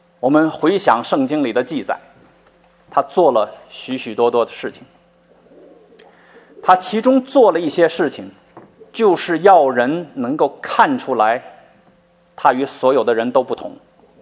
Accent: Tianjin, China; 我是天津人，所以我的大学也在天津

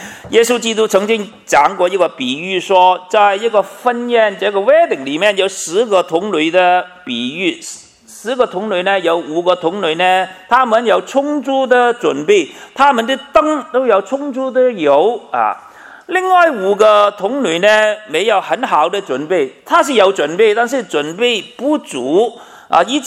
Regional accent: China; 我们中国人呢，都有句，有个人讲的说话

